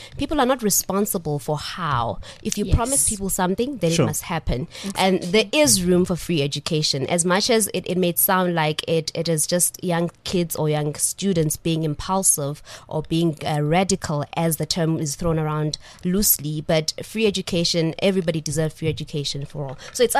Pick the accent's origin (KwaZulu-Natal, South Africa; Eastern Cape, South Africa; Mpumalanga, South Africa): Eastern Cape, South Africa; Born and bred in the Eastern Cape. I always make sure that everywhere I go, I mention that.